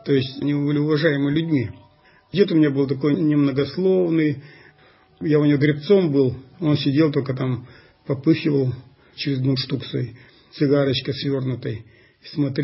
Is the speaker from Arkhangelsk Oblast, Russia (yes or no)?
yes; Arkhangelsk, Arkhangelsk Oblast, Russia; Ну, я сам родом из Архангельска. Дед у меня по материнской линии был бакенщиком на Северной Двине.